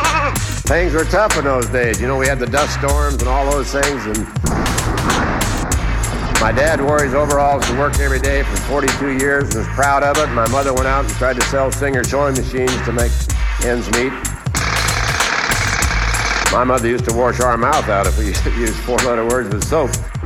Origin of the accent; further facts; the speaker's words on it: Russell, Kansas, United States; And I grew up in the Midwest in Kansas in a little town called Russell, Kansas.